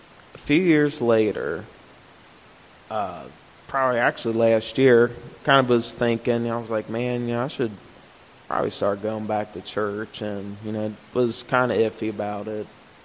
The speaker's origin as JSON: {"language": "English", "town": "Cheviot", "region": "Ohio", "country": "United States", "tie": "born or raised there", "said": "I grew up in Cheviot for about 13 years. You know, religion wasn't really a big thing in our household. I did go to private school from 4th to 8th grade year, St. Al's in Bridgetown."}